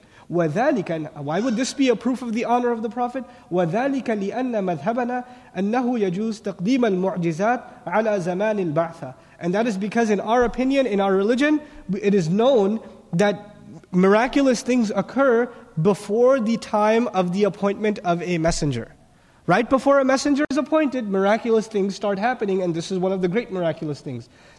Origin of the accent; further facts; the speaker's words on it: New York, United States; I come from New York. Our masjids are very small, right?